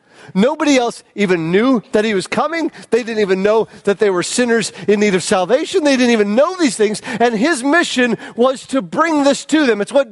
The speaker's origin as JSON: {"language": "English", "town": "St. Johns", "region": "Michigan", "country": "United States", "tie": "born or raised there", "said": "I grew up in St. John's, and I knew the black guy in St. John's because there was one"}